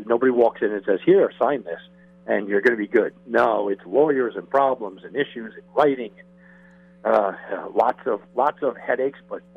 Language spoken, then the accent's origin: English; New York, United States; I mean, listen, you know, I'm from New York.